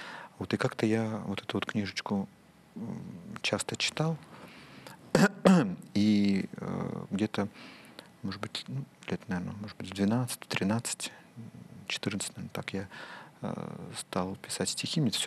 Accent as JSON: {"language": "Russian", "region": "Almaty", "country": "Kazakhstan", "tie": "born or raised there", "said": "Так получилось, что я родился в Алма-Ате. Причем в такой части Алматы, кто ее знает, в верхней части города, и наши окна четвертого этажа выходили на горы."}